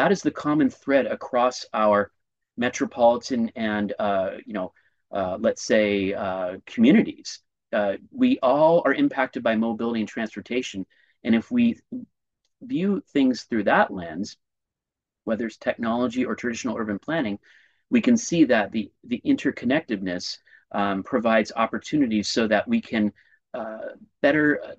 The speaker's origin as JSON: {"language": "English", "town": "Los Angeles", "region": "California", "country": "United States", "also_born_or_lived": "Culver City / Pasadena / Santa Monica", "said": "I'm from Culver City, Pasadena, and Santa Monica. I'm an Angelina."}